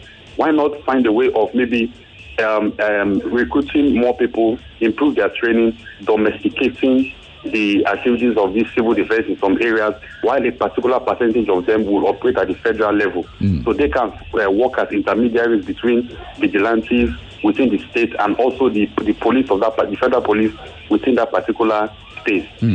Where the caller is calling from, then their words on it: Fairfax, Virginia, United States; I'm calling from Fairfax.